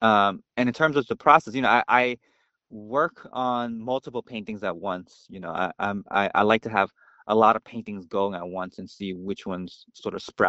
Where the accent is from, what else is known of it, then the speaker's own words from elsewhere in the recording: Brooklyn, New York, United States; I grew up in Sunset Park, Brooklyn, which is one of the I guess pretty cosmopolitan cities, towns in Brooklyn, New York.